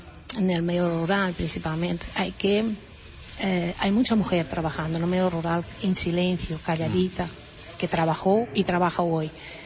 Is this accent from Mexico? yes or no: no; Portugal; now in Spain; No, yo soy portuguesa. Soy medio portuguesa y medio gallega. Y he llegado a España muy simple, hace muchos, muchos años